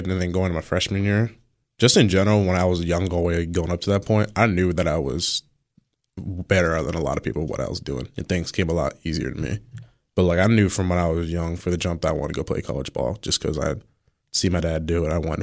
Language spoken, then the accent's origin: English; Kings Mills, Ohio, United States; Well, I'm from Kings Mills, Ohio. There's a little bit 20 minutes north of downtown Cincinnati